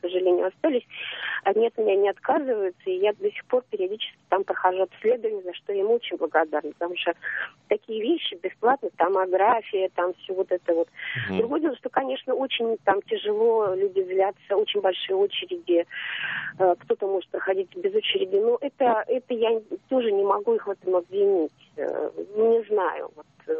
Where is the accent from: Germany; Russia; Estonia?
Russia; Moscow Oblast; я из Подмосковья.